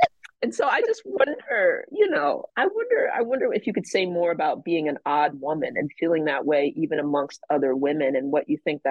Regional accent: Atlanta, Georgia, United States; now I'm going to tangent, but I'm from Atlanta.

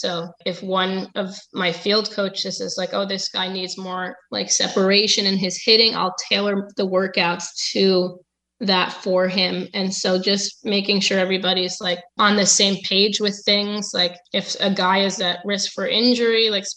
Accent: Connecticut, United States; I'm from Connecticut, but it hasn't been a big part of my upbringing.

